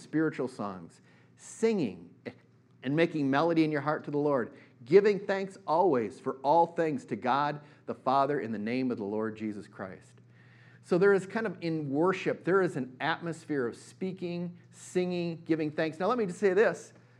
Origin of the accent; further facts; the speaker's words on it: Eau Claire, Wisconsin, United States; I grew up in Eau Claire, Wisconsin, so I'm from up north. I'm a Wisconsin guy.